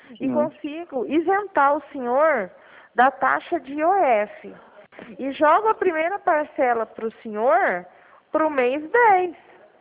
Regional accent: Araçatuba, São Paulo, Brazil; eu sou aqui de Araçatuba mesmo, viu?

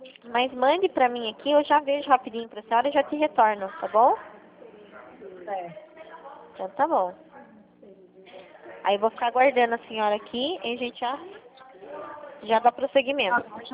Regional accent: São Paulo, Brazil; eu sou daqui de São Paulo.

